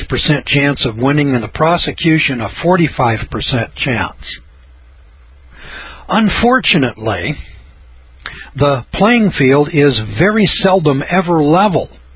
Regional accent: Idaho, United States

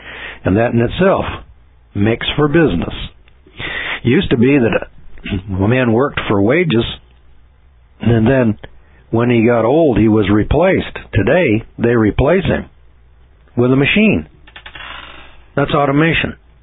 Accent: California, United States; I come from Northern California, where the redwood forest up there is owned by a few

